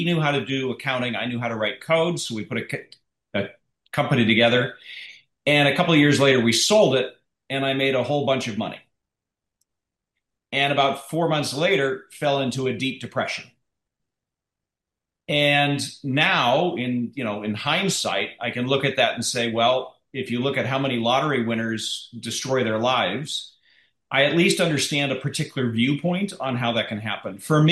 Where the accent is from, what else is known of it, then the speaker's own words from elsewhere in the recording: North Dakota, United States; When I was growing up, I grew up in North Dakota.